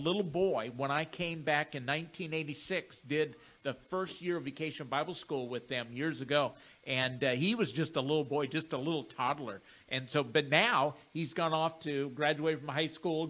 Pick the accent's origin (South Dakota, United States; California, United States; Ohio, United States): South Dakota, United States; Wessington Springs; born there; he's telling me that his wife knew my mom and dad when I was born back in Wessington Springs.